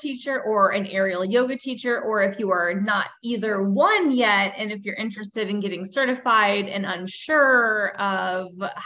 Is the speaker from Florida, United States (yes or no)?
yes; Florida, United States; I'm from Florida, so I'm a beach girl at heart.